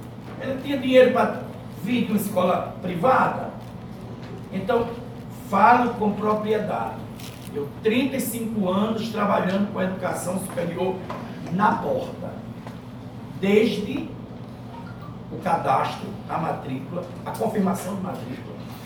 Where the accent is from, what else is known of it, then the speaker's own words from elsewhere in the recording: Caicó, Rio Grande do Norte, Brazil; Sou lá do Rio Grande do Norte, o interior de Caicó.